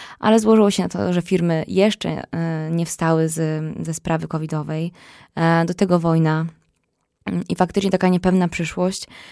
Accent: Pułtusk, Masovian Voivodeship, Poland; Ja pochodzę z Pułtuska

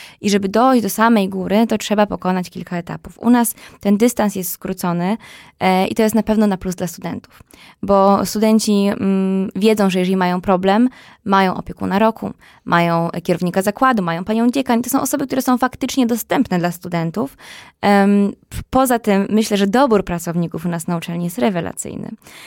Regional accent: Pułtusk, Masovian Voivodeship, Poland; Ja pochodzę z Pułtuska

